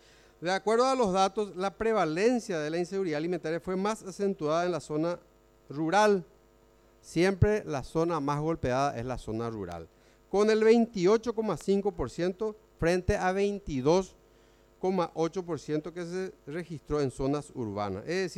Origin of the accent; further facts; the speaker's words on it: Paraguay; realmente como paraguayo me avergüenza esta situación.